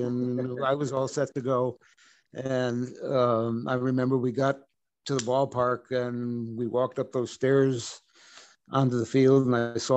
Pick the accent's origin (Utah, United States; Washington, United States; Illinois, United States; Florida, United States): Illinois, United States; Chicago; I grew up in Chicago. As I said, grew up watching the Cubs on WGN.